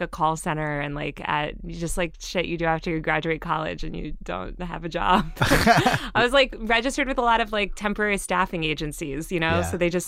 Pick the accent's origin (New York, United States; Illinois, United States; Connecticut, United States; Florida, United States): Connecticut, United States; Greenwich; I grew up in Connecticut, in Greenwich, Connecticut. I went to this kind of small Swiss boarding school, and then I went to University of Colorado for college.